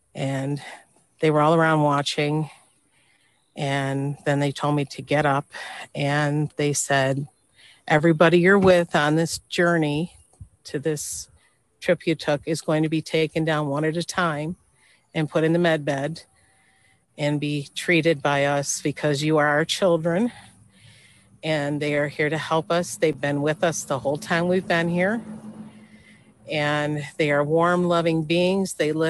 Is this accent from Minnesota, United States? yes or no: no; Buffalo, New York, United States; New York, Buffalo.